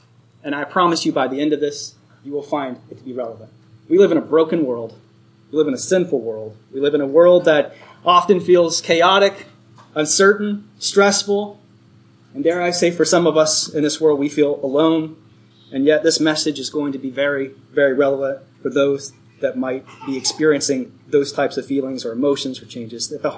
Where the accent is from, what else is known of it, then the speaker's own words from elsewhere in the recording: Kentucky, United States; I'm from Kentucky. Bear with me. Maybe I'm not saying it correctly